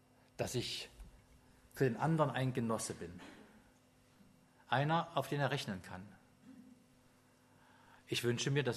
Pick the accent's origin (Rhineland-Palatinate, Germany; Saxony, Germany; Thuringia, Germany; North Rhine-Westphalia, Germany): Saxony, Germany; Leipzig; Ich bin ja in einer ganz kleinen Versammlung groß geworden in Leipzig.